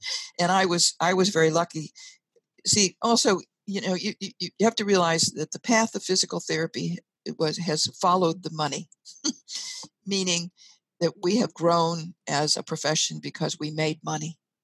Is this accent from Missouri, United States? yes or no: yes; St. Louis, Missouri, United States; Because I was born in St. Louis, and I still live here.